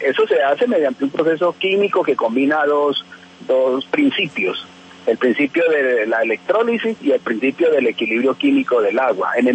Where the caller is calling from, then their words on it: Manizales, Caldas, Colombia; Yo nos vinimos de Pasto hasta Manizales. Y a propósito, en este momentico estoy en Manizales.